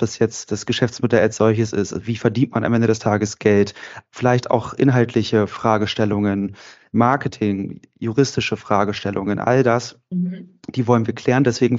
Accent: Wolfenbüttel, Lower Saxony, Germany; also born or lived in Salzgitter; Ich bin selber Wolfenbüttler ursprünglich. Mhm. Also ich bin zwar in Salzgitter geboren, aber in Wolfenbüttel aufgewachsen

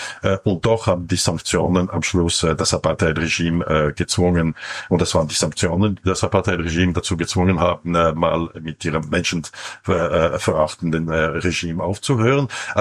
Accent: Switzerland; Wenn wir als Schweizer, wenn ein kleines Land von einem übermächtigen Nachbarn angegriffen wird, sollte eigentlich unser Schweizer Blut kochen.

